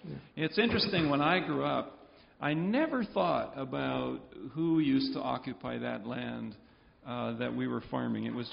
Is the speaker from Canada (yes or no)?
yes; Yarrow, British Columbia, Canada; I grew up in Yarrow, near Chilliwack, and my dad was a typical Mennonite settler looking for land